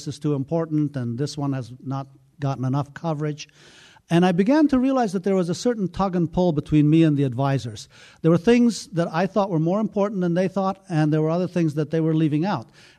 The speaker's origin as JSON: {"language": "English", "country": "Afghanistan", "tie": "born or raised there", "said": "probably because I grew up in Afghanistan and my first introduction to world history was in the schools there, looking out from that point of view."}